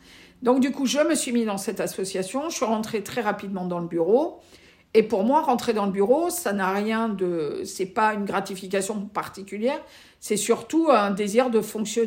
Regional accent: Toulouse, Occitanie, France; moi je suis originaire de Toulouse, donc j'ai une maison près de Carcassonne.

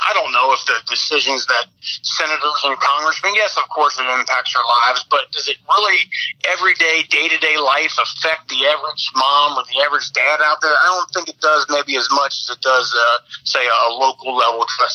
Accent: Dent, Ohio, United States; I grew up in Dent, which is right in the heart of Green Township and where I spent most of my life

